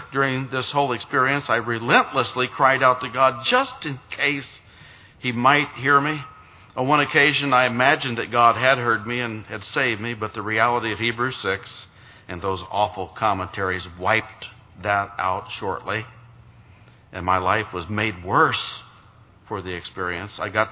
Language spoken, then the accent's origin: English; Missouri, United States; I returned to Missouri, my home state, and remained there for the next year